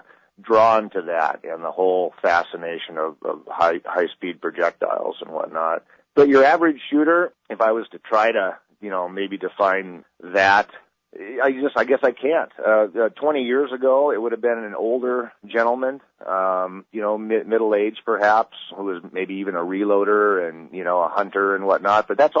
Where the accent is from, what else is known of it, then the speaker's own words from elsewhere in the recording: Nebraska, United States; now in Tacoma, United States; I grew up in Nebraska, actually, and it was primarily hunting.